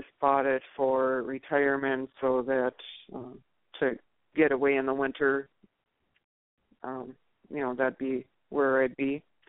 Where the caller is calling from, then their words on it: North Dakota, United States; I'm calling from North Dakota.